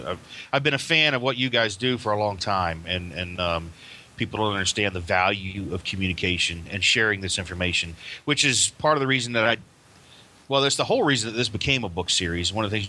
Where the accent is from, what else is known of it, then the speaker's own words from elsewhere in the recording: Florida, United States; You know, I grew up here in Florida, and as a kid, I was one of those kids that went out the back door at 7 a.m. with a BB gun, and I came home at dark.